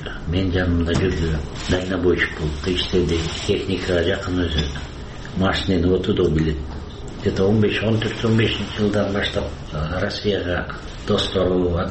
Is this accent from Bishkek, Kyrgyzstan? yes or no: yes; Bishkek, Kyrgyzstan; Фрунзе шаарында төрөлдүм. Өмүр бою ушул жашадым.